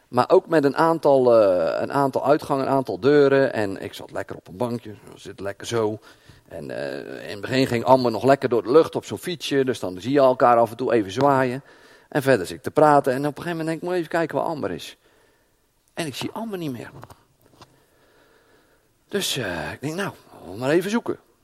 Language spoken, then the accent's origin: Dutch; Netherlands; Wij zijn Nederlanders, hè? Ja, je kan zo hoog niet wonen, of zo laag niet in Nederland. Wij zijn echte Nederlanders.